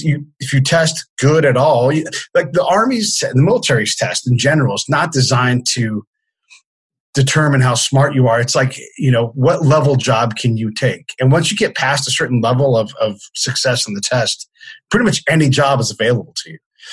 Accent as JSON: {"language": "English", "town": "Benicia", "region": "California", "country": "United States", "tie": "born or raised there", "said": "I grew up in the Bay Area in California, just this little tiny town that used to be the capital, and it's gorgeous. It sits right on the confluence of the Delta for Central California and the Bay."}